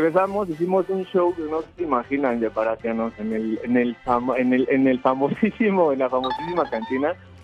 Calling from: Mexico City, Mexico; su servidor y oyente desde hace muchos años aquí de la Ciudad de México.

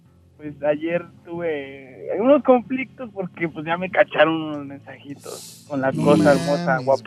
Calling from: Iztapalapa, Mexico City, Mexico; De Iztapalapa.

